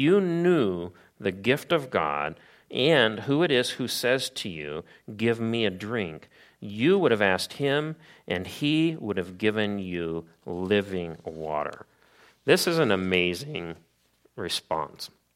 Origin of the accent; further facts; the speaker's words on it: Missouri, United States; When I was young, I grew up in Missouri. I shared a room with my older brother and with my youngest brother.